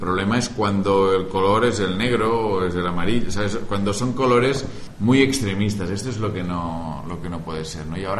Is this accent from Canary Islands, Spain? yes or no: no; Vic, Catalonia, Spain; Yo soy de Vic